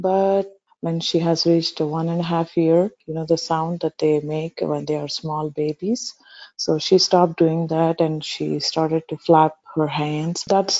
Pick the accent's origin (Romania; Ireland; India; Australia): India; Visakhapatnam, Andhra Pradesh; now in Denver, United States; I'm basically from India. I come from southern part of India, and my native is Visakhapatnam, Vizag. And I have been living in United States, in Denver. I have been living here for the past 3.5 years or so.